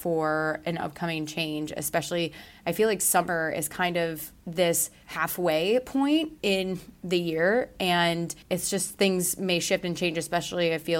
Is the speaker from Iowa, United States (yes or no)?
yes; Iowa, United States; also born or lived in Chicago; now in Charleston, United States; I'm originally from Iowa and my husband and I met in Chicago, and he's from the suburbs of Chicago. We lived in downtown for about 10 years almost.